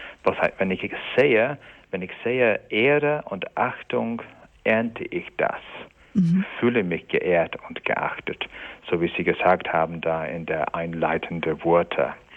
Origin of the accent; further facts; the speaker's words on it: England, United Kingdom; accent: English; German is a second language; So wie ich einen englischen Dialekt habe, wenn ich Deutsch spreche, weil ich Engländer bin. Ich habe einfach automatisch meinen Akzent seit Kindheit aufgenommen